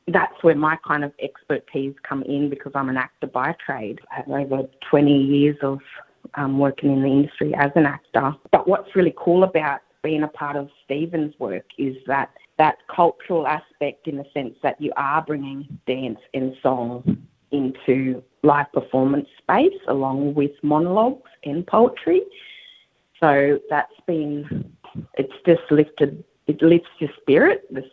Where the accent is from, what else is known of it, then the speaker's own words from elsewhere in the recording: Redfern, New South Wales, Australia; I'm a Redfern girl. I am a Wiradjuri Nyuin woman.